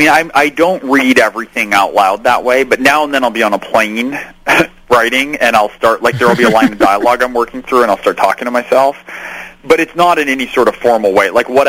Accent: San Francisco, California, United States; born there; I was born in San Fran, I've spent a ton of time there.

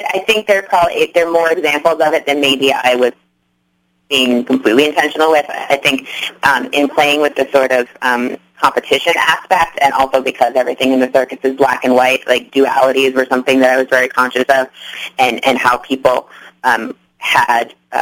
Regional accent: Massachusetts, United States; I'm from Massachusetts. I lived in Massachusetts my whole life

